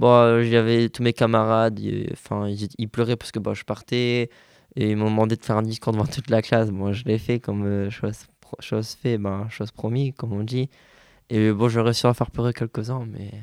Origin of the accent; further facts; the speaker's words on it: Carnières, Hauts-de-France, France; j'ai 16 ans, je viens de Cambrai, exactement Carnières, c'est juste à côté.